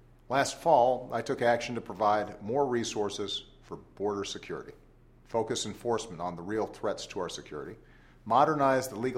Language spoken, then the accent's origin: English; Hawaii, United States; I think of growing up in Hawaii, a place enriched by people of different backgrounds, Native Hawaiian, Filipino, Japanese, Chinese, Portuguese, and just about everything else. Growing up in that vibrant mix helped shape who I am today.